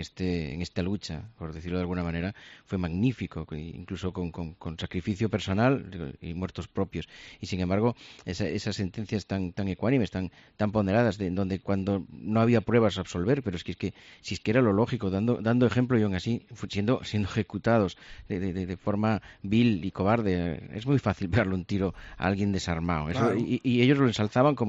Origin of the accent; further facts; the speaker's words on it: Galicia, Spain; yo soy gallego, soy dorense